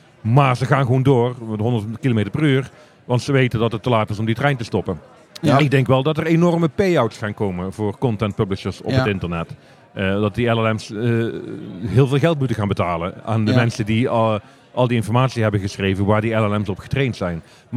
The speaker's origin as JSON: {"language": "Dutch", "region": "North Brabant", "country": "Netherlands", "said": "Geen Hollander, ik ben wel Nederlander, ik ben Brabander."}